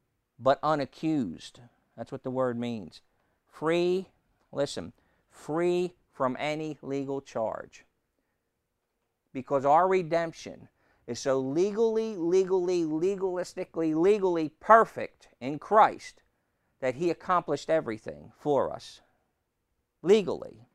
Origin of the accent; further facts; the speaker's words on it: United States; born there; Legally, I am a citizen of the United States. I was born in the United States.